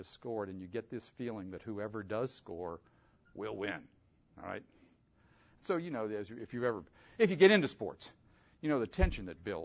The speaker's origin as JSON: {"language": "English", "town": "Pittsburgh", "region": "Pennsylvania", "country": "United States", "said": "But, again, I'm from Pittsburgh."}